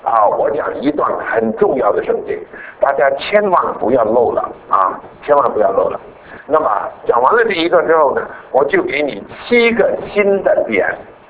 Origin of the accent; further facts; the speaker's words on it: Beijing, China; 我跟我弟弟呢是在北京长大的。我到北京的时候呢是5岁，但是我弟弟呢大概只有2岁